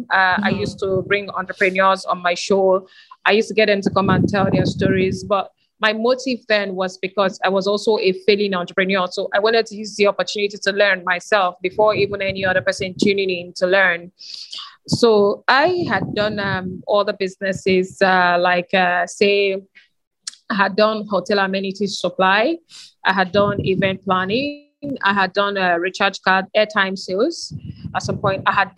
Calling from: Lagos, Nigeria; I am joining in from Lagos, Nigeria, so it's okay to assume sometimes.

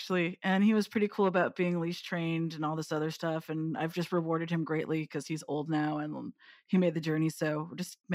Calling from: London, United Kingdom; Beautiful, not sunny London.

